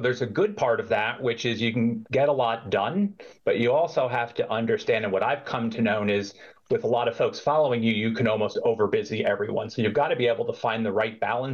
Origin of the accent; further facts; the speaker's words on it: Wyomissing, Pennsylvania, United States; I grew up in Wyomissing, Pennsylvania. There's two of us, and I have one younger brother.